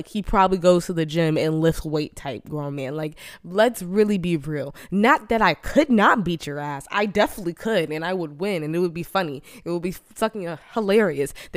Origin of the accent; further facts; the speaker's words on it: Florida, United States; I'm from Florida. We don't play out here.